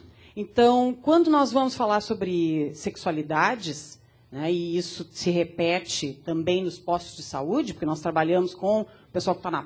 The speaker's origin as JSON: {"language": "Portuguese", "town": "Porto Alegre", "region": "Rio Grande do Sul", "country": "Brazil", "said": "eu sou de Porto Alegre"}